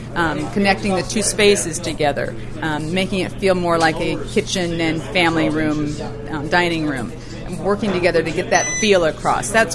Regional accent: Minnesota, United States; now in Fresno, United States; Otherwise, I hail from the Midwest, from the mighty state of Minnesota.

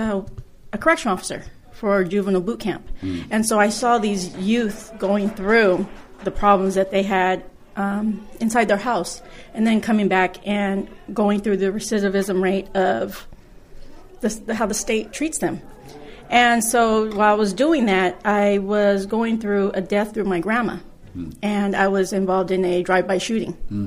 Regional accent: Oxnard, California, United States; now in Fresno, United States; I'm new to Fresno. I'm from Oxnard, Ventura County, and I moved here for my mother.

